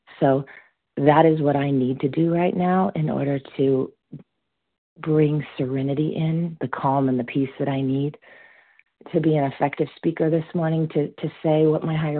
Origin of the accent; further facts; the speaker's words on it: California, United States; now in Alabama, United States; I'm actually from California. I'm currently in Alabama. We just moved here 2 weeks ago.